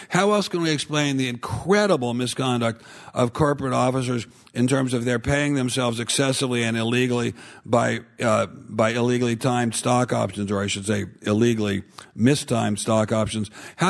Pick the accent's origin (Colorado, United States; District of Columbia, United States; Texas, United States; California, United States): District of Columbia, United States; Washington; But, you know, I guess we do learn a little bit of history growing up in Washington, D.C., as I did.